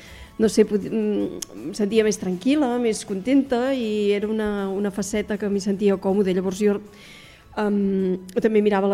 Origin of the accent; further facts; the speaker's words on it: Banyoles, Catalonia, Spain; jo sóc de Banyoles i vaig començar a Ràdio Banyoles